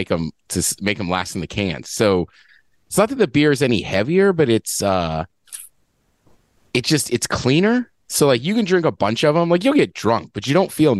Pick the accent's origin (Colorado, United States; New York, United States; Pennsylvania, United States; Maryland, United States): Maryland, United States; I grew up in Maryland, so I know all those lyrics.